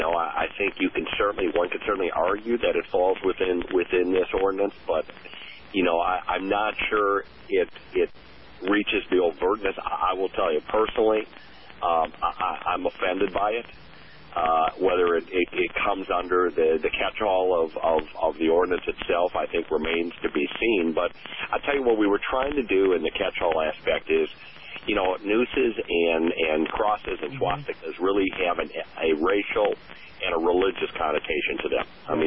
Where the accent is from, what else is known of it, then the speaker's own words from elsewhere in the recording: Midwest, United States; I grew up in the Midwest in a small city